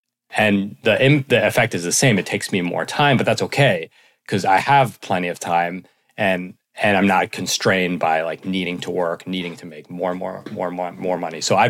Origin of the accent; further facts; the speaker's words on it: New York City, New York, United States; Well, I grew up in New York City, so I know that.